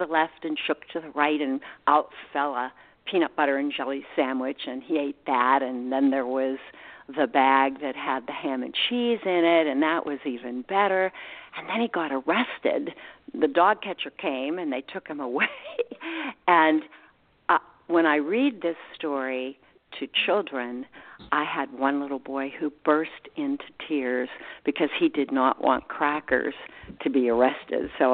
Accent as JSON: {"language": "English", "town": "Penn Hills", "region": "Pennsylvania", "country": "United States", "tie": "born or raised there", "said": "And by the way, I hail from Pennsylvania. Outside of Pittsburgh, Penn Hills High School is where I attended high school, and then I went back and I taught there."}